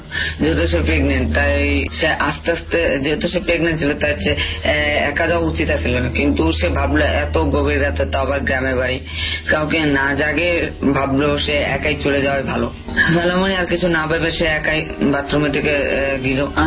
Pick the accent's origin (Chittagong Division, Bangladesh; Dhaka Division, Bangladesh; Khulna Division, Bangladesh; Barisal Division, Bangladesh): Barisal Division, Bangladesh; Barisal; আমার গ্রামের বাড়িটা বরিশালে, কিন্তু বরিশালে কোন জায়গায় সেটা আমি বললাম না।